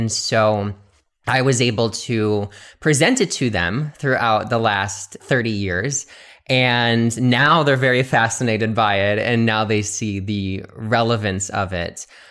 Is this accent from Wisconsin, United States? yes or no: yes; Wisconsin, United States; also born or lived in Chicago; So I'm originally from the Midwest of the United States of America. So I was born in Wisconsin and grew up there, but I also spent a lot of time in Chicago as well.